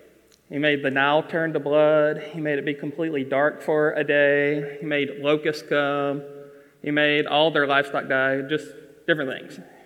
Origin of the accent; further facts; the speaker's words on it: United States; that's the closest thing I have to Passover as a American and our faith and all that I can come with.